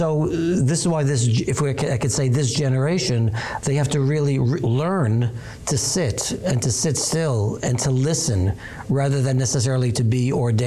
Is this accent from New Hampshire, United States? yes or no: no; Brooklyn, New York, United States; I'm from Brooklyn.